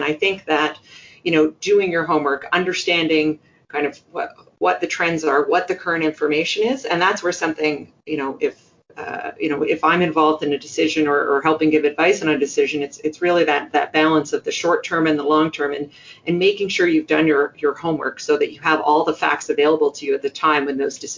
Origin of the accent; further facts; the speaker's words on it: Quebec, Canada; now in Halifax, Canada; I'm not from Nova Scotia. I've chosen, and with my husband, we've chosen to make Halifax our home. I'm from Quebec originally.